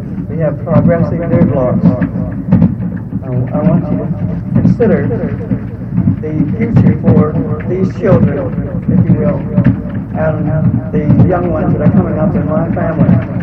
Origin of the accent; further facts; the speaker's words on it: Bloomsburg, Pennsylvania, United States; I'm from Bloomsburg.